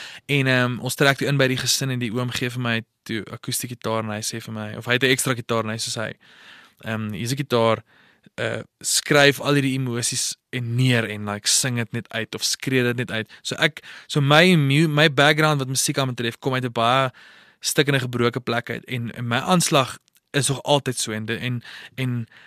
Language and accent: Afrikaans; Potchefstroom, North West, South Africa; So ek het groot geword in Potchefstroom, laerskool, hoërskool.